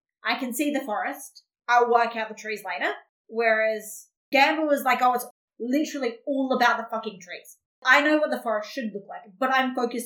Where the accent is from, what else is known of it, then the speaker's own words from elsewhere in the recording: Australia; I'm Australian